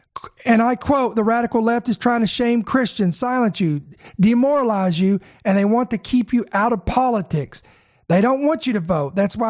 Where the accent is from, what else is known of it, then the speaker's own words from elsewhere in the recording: United States; I get to vote. I'm an American. I have a civil duty to vote.